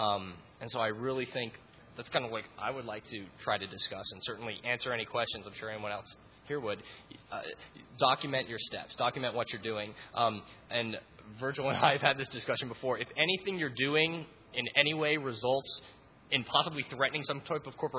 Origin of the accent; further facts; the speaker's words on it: Atlanta, Georgia, United States; Like, I'm from Atlanta, and, you know, Coca-Cola has, like, the Coke formula in a vault